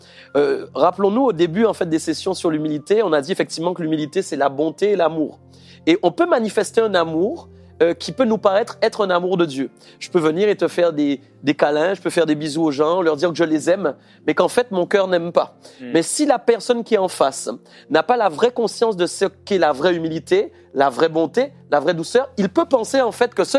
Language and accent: French; Guadeloupe; Moi, je viens de l'île de la Guadeloupe. Voilà. Donc, on est sur une île